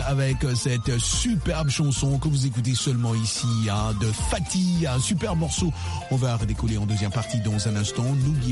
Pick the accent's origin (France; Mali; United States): Mali; Bamako; Et je vous dis, vous savez ce qu'on dit là-bas chez nous à Bamako.